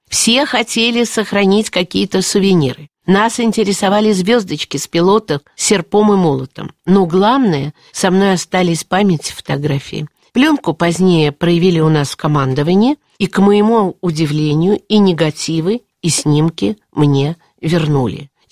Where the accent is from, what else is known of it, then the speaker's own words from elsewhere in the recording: San Francisco, California, United States; also born or lived in Shanghai; Я родился уже в Шанхае, а спустя год семья переехала в Сан-Франциско. Красивый и замечательный город. Там тогда проживали тысячи русских. Они селились вместе. У нас дома все говорили по-русски.